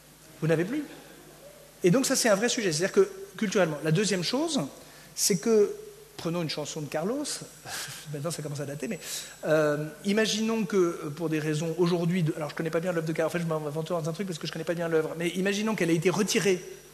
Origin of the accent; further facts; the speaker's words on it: Paris, Île-de-France, France; Alors, moi, en tant que bon parisien, je conduis jamais, hein